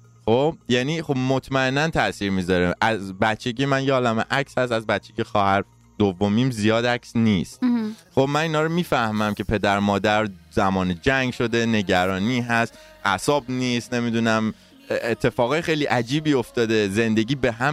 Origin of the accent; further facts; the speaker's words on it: Iran; اصلا از لهجه معلومه که من ایران بزرگ شدم.